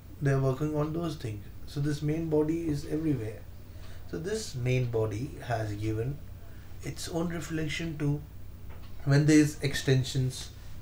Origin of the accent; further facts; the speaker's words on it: India; But as an Indian, I would say this is the instrument of God.